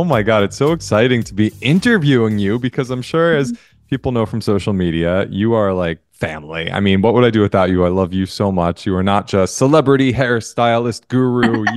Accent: New Jersey, United States; I'm from Jersey. I'm Italian. I have a thick head of hair.

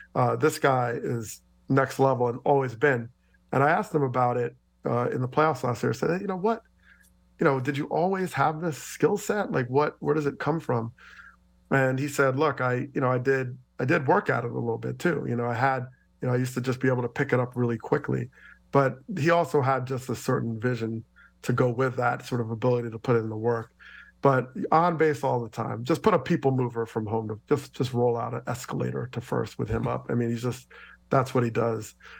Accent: Teaneck, New Jersey, United States; I went to high school in my hometown of Teaneck, New Jersey

